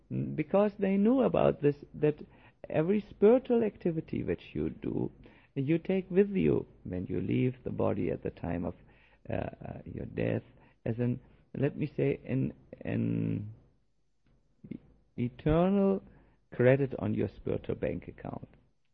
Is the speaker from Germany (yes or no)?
yes; Germany; English is a second language; We come from Germany, and I will now give you a little verse from the Goethe poet.